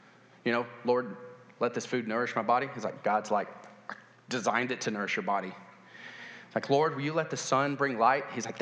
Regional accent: the South, United States; Now, I'm from the South, so air conditioner's life.

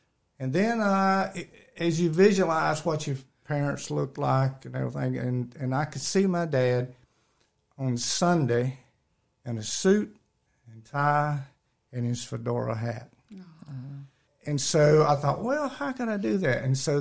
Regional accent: South Carolina, United States; He was quite an influence in the Baptist church that I grew up in South Carolina.

